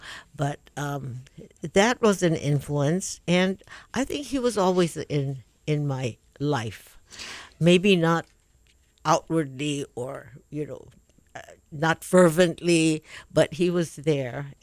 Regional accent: Moiliili, Hawaii, United States; I'm really a Moilili girl. I grew up on Poha Lane, if people know that, by the old stadium.

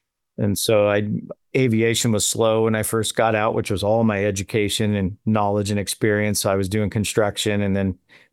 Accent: Puyallup, Washington, United States; Okay, sure. I grew up here in Washington, Puyallup, Washington. And pretty much have lived here my entire life with the exception of military service.

